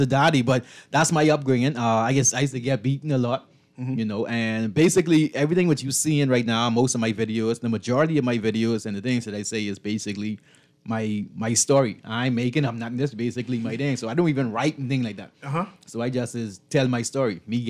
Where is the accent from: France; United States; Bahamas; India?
Bahamas; New Providence; Born on Hawkins Hill. No, I born on Hawkins. Born and raised on Hawkins. But before me, my mommy is a Long Island woman.